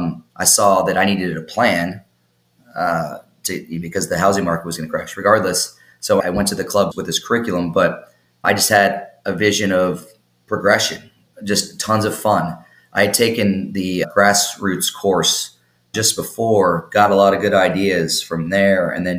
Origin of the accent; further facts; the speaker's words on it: Dallas, Texas, United States; also born or lived in Southern California, United States; I'm from SoCal actually, but grew up here, or my older adolescent years here in DFW, then went to Denver and was coaching there.